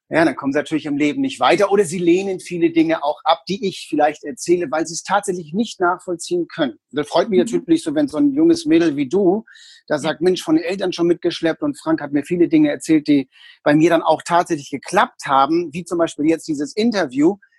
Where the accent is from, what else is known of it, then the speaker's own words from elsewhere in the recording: Hamburg, Germany; also born or lived in Berlin; ich habe 18 Jahre in Hamburg gelebt, dann habe ich 28 Jahre in Berlin gewohnt